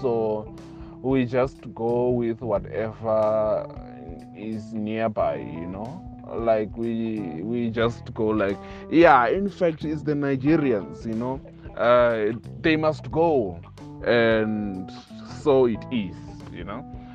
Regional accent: Limpopo, South Africa; accent: Venda; because even my accent, yes, it's Venda thick accent, I understand, but it's more of Western accent than African accent, you know.

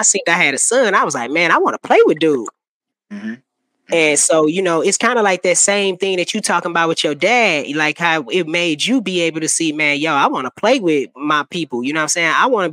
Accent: St. Louis, Missouri, United States; I'm from St. Louis, Missouri, you know what I'm saying? And we grew up in hip-hop, doing music

